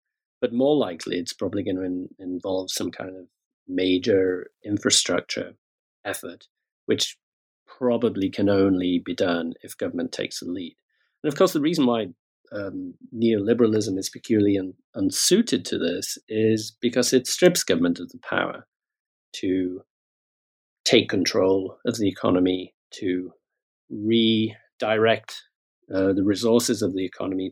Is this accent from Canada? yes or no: no; United Kingdom; I'm British. I work in Britain, spend a lot of time in the United States as well.